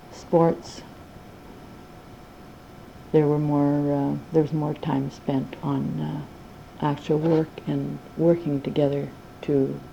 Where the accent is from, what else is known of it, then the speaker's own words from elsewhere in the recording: Coaldale, Alberta, Canada; also born or lived in Provost / Grande Prairie; Oh, just, we moved, when I was five, we moved to Grand Prairie, from Grand Prairie to southern Alberta, to Coaldale.